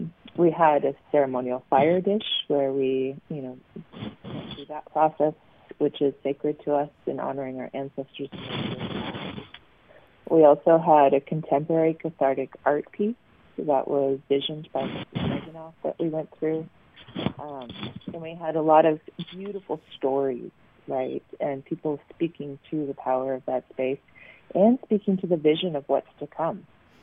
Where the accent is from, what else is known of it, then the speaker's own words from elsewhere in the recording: Alaska, United States; I am Tlingit from Southeast.